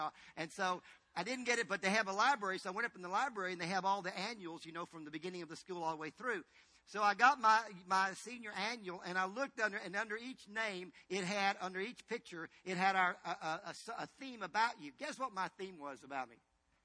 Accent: Tennessee, United States; I was in Tennessee, and I grew up in Tennessee a portion of my life, and we'll be back there tonight.

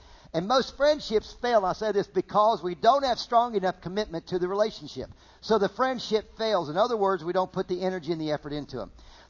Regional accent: Virginia, United States; Now, I grew up in Virginia. I was a little bit naive on some areas of life, because we were a little country

